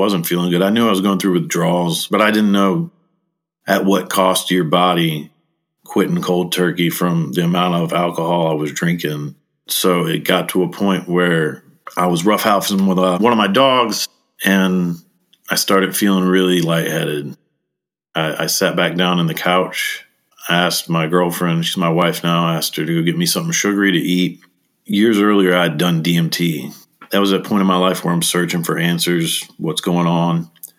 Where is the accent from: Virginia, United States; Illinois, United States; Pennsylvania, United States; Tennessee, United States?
Virginia, United States; I grew up in Virginia. It was sort of a broken family.